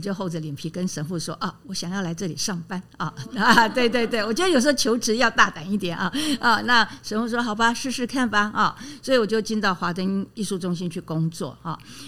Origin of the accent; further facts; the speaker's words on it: Tainan, Taiwan; 那我中文系毕业之后回台南，我是台南人